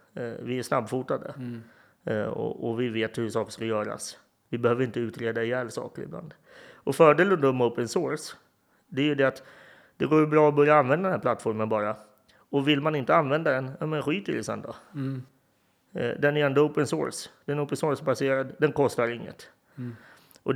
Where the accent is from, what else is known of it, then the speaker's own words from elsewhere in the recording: Sweden; även jag som svensk är intresserad av att utreda saker innan det tas i bruk